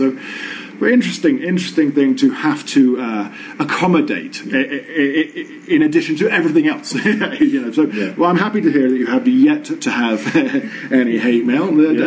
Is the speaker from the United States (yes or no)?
no; England, United Kingdom; as an English person, I am still a hooligan.